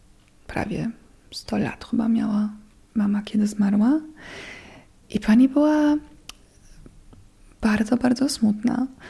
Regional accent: Germany; Polish is a second language; also born or lived in Yugoslavia; now in Poland; Urodziłam się w Jugosławii i wychowywałam się głównie w Niemczech. Moja mama jest Niemką, mój tata jest Chorwatem. I dzisiaj mieszkam w Polsce, mój mąż jest Polakiem. Tutaj jestem od 11 lat.

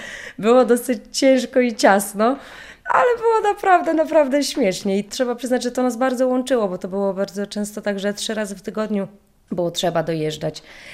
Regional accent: Brańsk, Podlaskie Voivodeship, Poland; z racji tego, że pochodzimy z Brańska, to jest mała miejscowość

